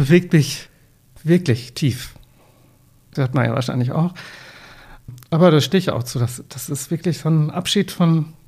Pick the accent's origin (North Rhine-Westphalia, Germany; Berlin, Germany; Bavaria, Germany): North Rhine-Westphalia, Germany; Ich komme aus dem friedlichen, katholischen Münsterland. Da ist man viel netter zu sich, ne?